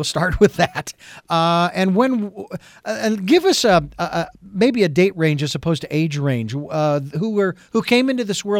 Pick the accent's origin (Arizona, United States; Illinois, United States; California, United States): Arizona, United States; Phoenix; which is about 100 miles south of Phoenix, where it's my hometown of Phoenix, Arizona.